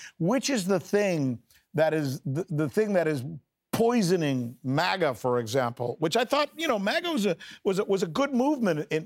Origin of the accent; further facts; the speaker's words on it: Cuba; now in United States; I'm an American, damn it. I came from a communist country. I came from Cuba.